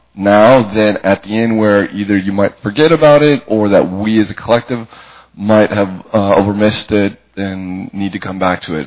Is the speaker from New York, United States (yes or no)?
no; Los Angeles, California, United States; And born and bred in Los Angeles, so native to the area